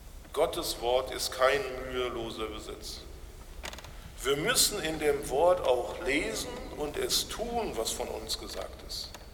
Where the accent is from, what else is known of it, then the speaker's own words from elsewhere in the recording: Bochum, North Rhine-Westphalia, Germany; Ich komme aus Bochum, aus dem lutherischen Gebetsverein